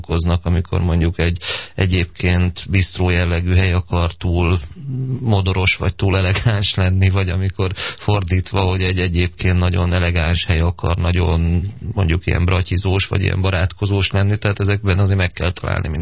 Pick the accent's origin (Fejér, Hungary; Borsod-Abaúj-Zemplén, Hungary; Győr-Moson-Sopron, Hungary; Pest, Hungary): Pest, Hungary; Gödöllő; én gyerekkoromban Gödöllőn nőttem föl egy pár éven keresztül, ott laktunk a szüleimmel